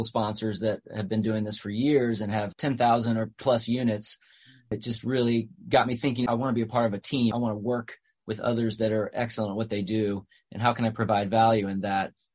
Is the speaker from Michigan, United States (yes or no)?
no; St. Louis, Missouri, United States; moved away as an adult; now in Nashville, United States; I grew up in Missouri, St. Louis, and fell in love with music at a young age, decided to give Nashville a shot out of high school. So moved down here with a dream